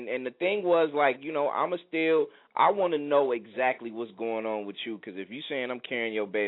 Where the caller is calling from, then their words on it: California, United States; I'm calling from the Bay Area out here on the West.